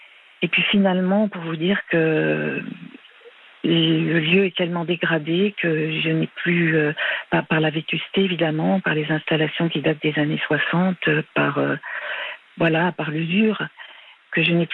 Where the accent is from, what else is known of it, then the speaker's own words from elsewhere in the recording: Paris, Île-de-France, France; je suis parisienne. J'habite à Paris, dans une chambre de service sous un toit.